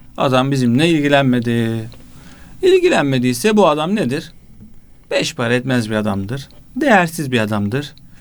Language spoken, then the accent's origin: Turkish; Esenler, Istanbul, Turkey; Esenler gibi bir çok kültürlü bir yerde büyüdüm. Türkler, Kürtler, Aleviler, Ermeniler, böyle çok farklı insanlarla bir arada oldum.